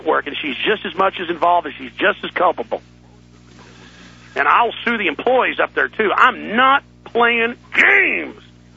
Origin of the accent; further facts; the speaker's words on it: Texas, United States; I'm from Texas.